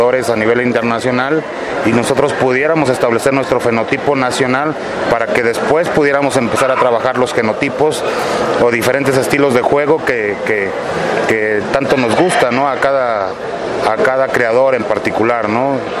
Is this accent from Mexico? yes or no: yes; Mexico; Y los mexicanos, pues siempre fuimos consumidores de familias, ¿no?, de otros países